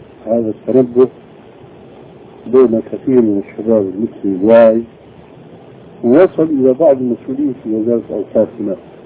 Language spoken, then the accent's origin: Arabic; Syria; اليوم مثلا عندنا في الشام ثم رتيبة من الأذان لابد أن يكون له من خاتمة